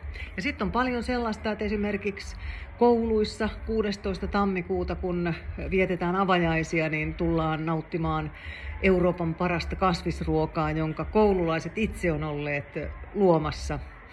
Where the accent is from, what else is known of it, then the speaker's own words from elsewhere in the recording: Southern Finland, Finland; now in Oulu, Finland; Itse tuun Etelä-Suomesta